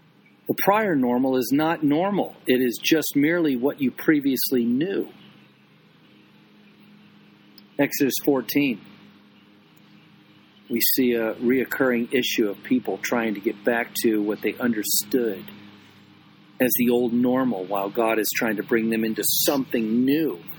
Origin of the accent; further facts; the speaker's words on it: Clearwater, Florida, United States; When I moved to Catalina, I remember things that I hated about my hometown of Clearwater until after I left it.